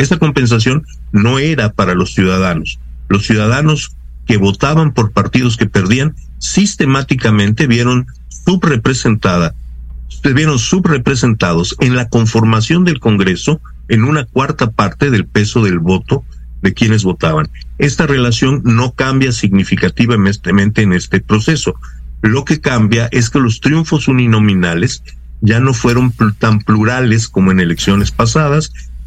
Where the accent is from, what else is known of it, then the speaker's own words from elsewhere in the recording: Mexico; la forma como los mexicanos nos hemos venido representando